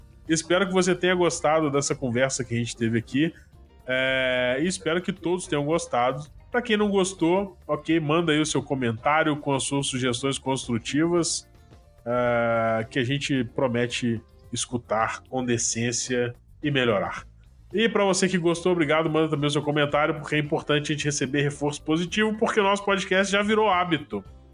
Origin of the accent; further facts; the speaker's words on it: Minas Gerais, Brazil; como bom cabreiro, né, porque eu sou de Minas